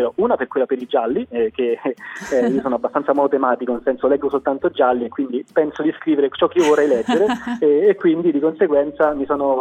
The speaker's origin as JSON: {"language": "Italian", "town": "Rome", "region": "Lazio", "country": "Italy", "tie": "born there", "said": "sono nato a Roma e quindi la storia romana mi ha appassionato da subito"}